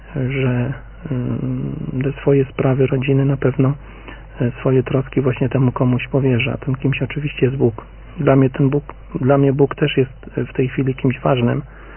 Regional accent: Ostrołęka, Masovian Voivodeship, Poland; żona jest w Kielcach, ja jestem z Ostrołęki, więc ponad 300 km odległości.

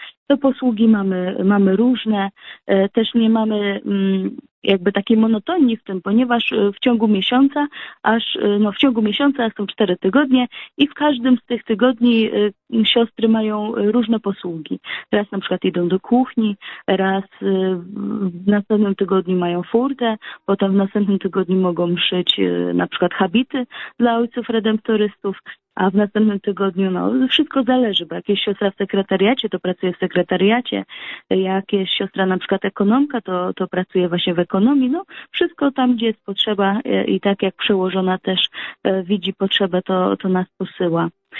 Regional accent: Elbląg, Warmian-Masurian Voivodeship, Poland; now in Bielsko-Biała, Poland; chociaż ja pochodzę z Elbląga, więc moja najbliższa rodzina mieszka 600 kilometrów od Bielska, czyli z tego punktu, w którym ja teraz na co dzień żyję, mieszkam, w którym znajduje się mój klasztor

